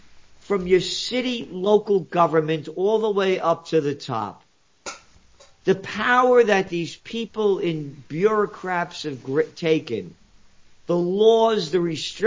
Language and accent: English; Bronx, New York, United States; And anyway, I write about how I grew up in the Bronx. Born in the Bronx. If you're not from the Bronx, man, save it.